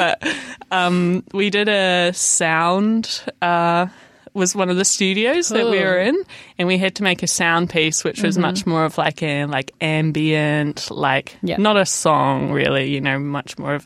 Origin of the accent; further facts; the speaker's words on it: Invercargill, Southland, New Zealand; now in Dunedin, New Zealand; I grew up in Waihopa in Vicargo and spent my whole school life there.